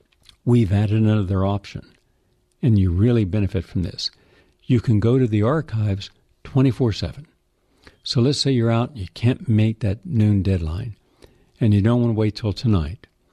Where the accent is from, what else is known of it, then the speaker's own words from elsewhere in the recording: West Virginia, United States; I'm from West Virginia, and this was considered a once-in-a-500-year storm.